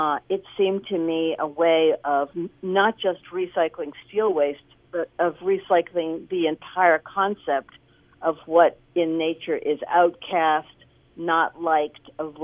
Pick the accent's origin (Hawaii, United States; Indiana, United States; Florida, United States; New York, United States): Indiana, United States; Indianapolis; born there; also born or lived in Illinois / Omaha, Nebraska; When I was growing up, I was born in Indianapolis